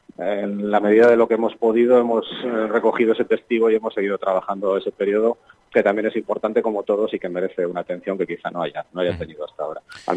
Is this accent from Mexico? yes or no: no; Colindres, Cantabria, Spain; Yo soy de Colindres